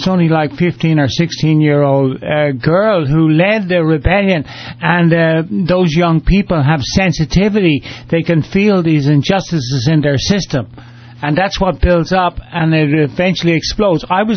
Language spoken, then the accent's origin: English; Ireland; You know, I'm from Ireland. I've seen it in Ireland, in Northern Ireland.